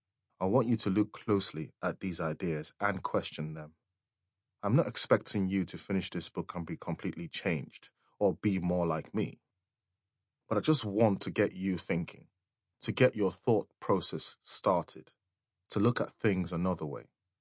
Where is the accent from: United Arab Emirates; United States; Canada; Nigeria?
Nigeria; moved away as an adult; now in United Kingdom; When I moved to the UK from Nigeria in 2003 for university, it was an absolute culture shock. I saw things I'd always longed for growing up in Nigeria